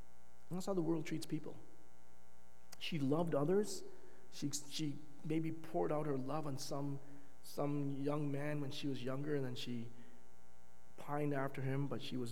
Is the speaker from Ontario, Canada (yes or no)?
yes; Brampton, Ontario, Canada; now in Toronto, Canada; Maybe it's because I'm in Toronto and that's maybe a colder city than Brampton. I don't know. I was raised in Brampton